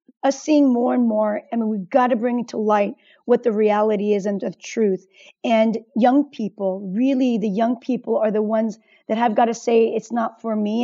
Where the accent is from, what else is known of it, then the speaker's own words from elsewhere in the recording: South Korea; now in United States; And I grew up in Korea, Meg. So my life was different from the average American.